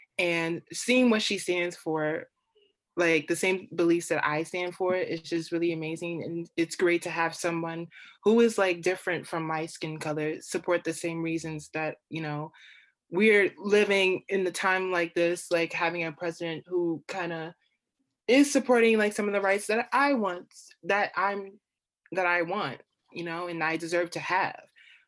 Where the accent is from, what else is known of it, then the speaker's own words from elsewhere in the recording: Queens, New York, United States; So I'm from Queens, New York